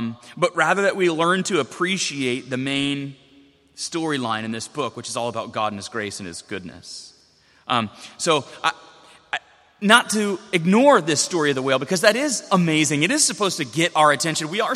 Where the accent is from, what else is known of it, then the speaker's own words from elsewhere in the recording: Florida, United States; I grew up in South Florida and we had chickens and the raccoons are always after the chickens.